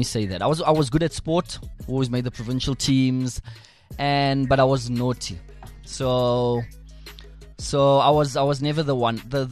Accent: Brakpan, Gauteng, South Africa; also born or lived in Reiger Park; We moved to Geluksdal in Brakpan. And then we moved to Geluksdal in Brakpan and I stayed there up until about 11, 12, and my parents got divorced. So then we moved back to Boksburg again.

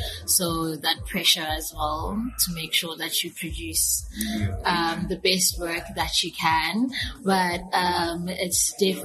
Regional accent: Umlazi, KwaZulu-Natal, South Africa; because I was raised in Mlazi. You know, I'm from here

